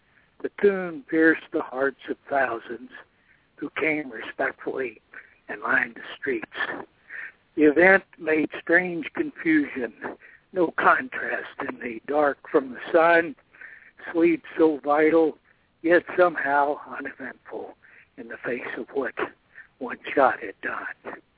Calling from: Richmond, Indiana, United States; Yeah, I'm calling from Richmond, Indiana.

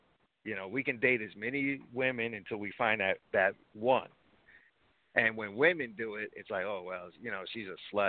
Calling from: New Jersey, United States; Hey, Ted. … from New Jersey.

